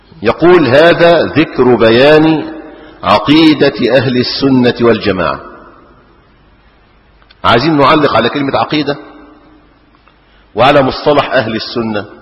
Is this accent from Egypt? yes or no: yes; Egypt; طبعا احنا عندنا في مصر الآن أكثر من بلدة يقال لها طحا.